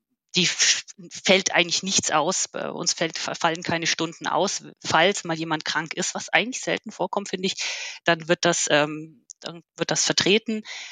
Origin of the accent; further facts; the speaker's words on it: Bavaria, Germany; ich bin ja in Bayern aufgewachsen und in Bayern zur Schule gegangen